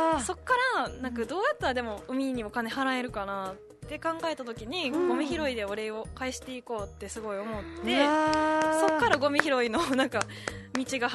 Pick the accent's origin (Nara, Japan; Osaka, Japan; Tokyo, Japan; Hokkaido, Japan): Nara, Japan; 出身は奈良県です。